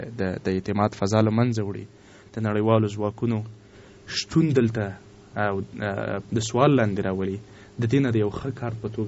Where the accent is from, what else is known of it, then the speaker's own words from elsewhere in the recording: Kunar, Afghanistan; زه د کونړ په ولایت یم.